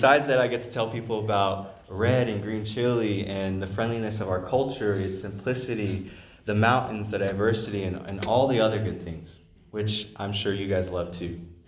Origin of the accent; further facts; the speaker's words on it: New Mexico, United States; tell people or someone that New Mexico is where I'm from and have the opportunity to share about my home state, I enjoy it.